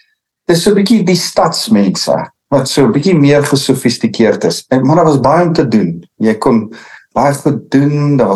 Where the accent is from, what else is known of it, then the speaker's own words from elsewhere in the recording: Gauteng, South Africa; ek het nou in die Oosrand groot geword, wat eindelijk so half platteland in die stad is